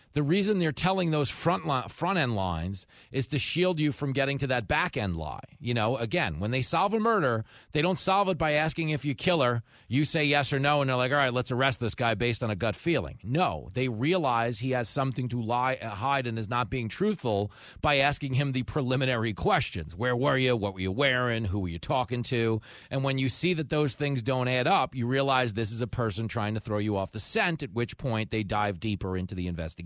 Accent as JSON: {"language": "English", "region": "New York", "country": "United States", "tie": "born or raised there", "said": "I had a girl that was my seventh grade girlfriend here in growing up on Long Island"}